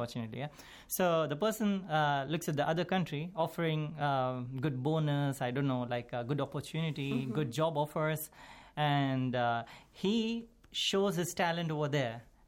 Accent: India; I'm from India … from India.

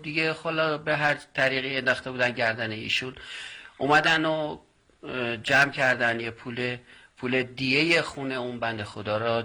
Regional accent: Shahrekord, Chaharmahal and Bakhtiari, Iran; بنده 51 سالمه، اهل شهر کردم و حدوداً از زمان بچگی شروع کردم

